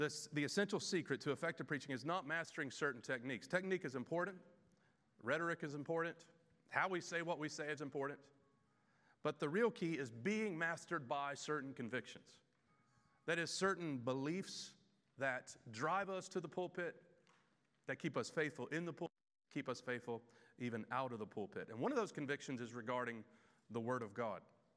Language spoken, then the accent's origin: English; Kentucky, United States; also born or lived in Detroit, United States; I was born in Detroit, Michigan. Grew up in Kentucky.